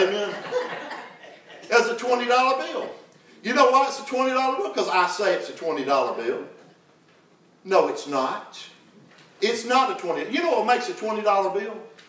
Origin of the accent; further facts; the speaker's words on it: the South, United States; Because we're from the South. We're polite.